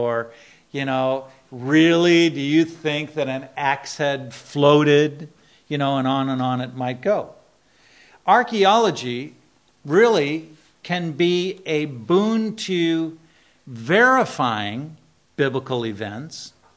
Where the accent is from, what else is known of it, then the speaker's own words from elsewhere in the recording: United States; this comes from my standpoint personally as an American.